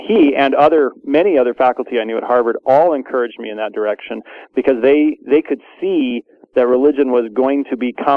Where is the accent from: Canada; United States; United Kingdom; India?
Canada; I did not grow up in an area that was heavily LDS. There actually is a part of Canada not that far from where I was raised that is actually pretty Mormon, but I'm from slightly outside of that range.